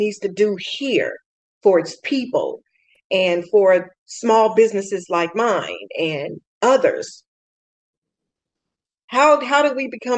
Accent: California, United States; I'm from the San Francisco Bay Area and from the East Bay, but I just went to San Francisco yesterday.

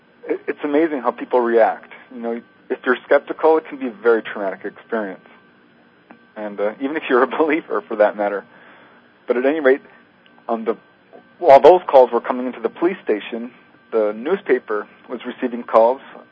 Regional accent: Topanga, California, United States; I grew up in Topanga. I've lived there for about 20 years before I moved out.

